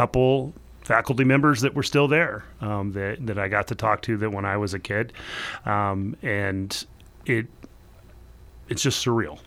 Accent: Roseburg, Oregon, United States; also born or lived in Florida; I grew up in Roseburg, went to Winchester, moved here from Florida, went to Winchester my sixth grade year.

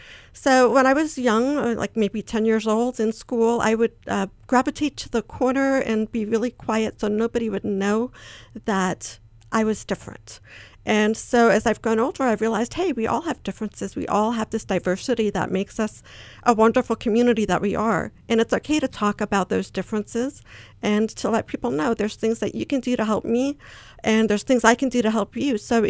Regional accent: Long Island, New York, United States; also born or lived in Bangladesh; So I was born in Bangladesh. My father was the principal of a school there. And we moved to New York when I was almost 4 years old. I grew up in Long Island, New York.

